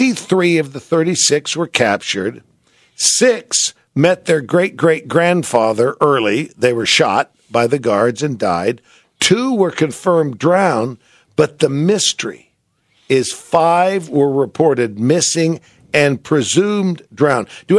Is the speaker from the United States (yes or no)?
yes; San Francisco, California, United States; You know that I grew up in San Francisco, and I've always had kind of a fascination with Alcatraz.